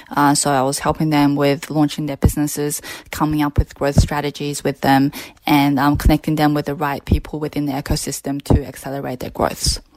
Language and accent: English; Adelaide, South Australia, Australia; I grew up in Adelaide, and I think it would have been second year of university.